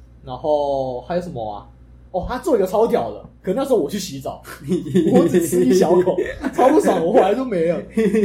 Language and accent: Chinese; Taoyuan, Taiwan; 然后那时候因为我们都是桃园人